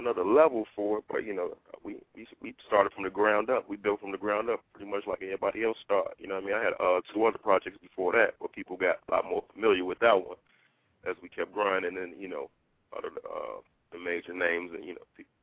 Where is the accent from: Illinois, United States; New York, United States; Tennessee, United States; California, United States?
Illinois, United States; Harvey; I'm originally from Harvey, Illinois. Harvey World, we call it, south side of Chi. Right now, I'm back and forth between ATL and L.A.